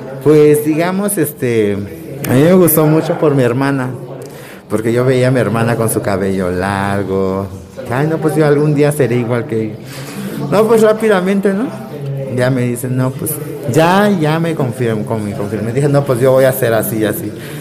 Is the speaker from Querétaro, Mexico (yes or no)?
no; Playa Vicente, Veracruz, Mexico; Tengo 25 años, soy de Playa Vicente, Veracruz.